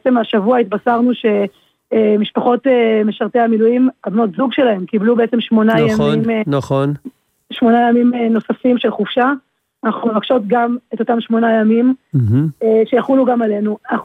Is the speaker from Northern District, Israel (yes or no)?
no; Jerusalem, Jerusalem District, Israel; אנחנו מירושלים.